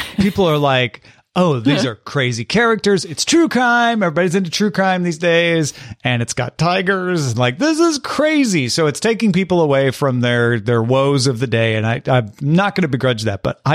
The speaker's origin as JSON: {"language": "English", "region": "East Coast", "country": "United States", "said": "We're from the East Coast looking at the weird Oklahomans and Floridans."}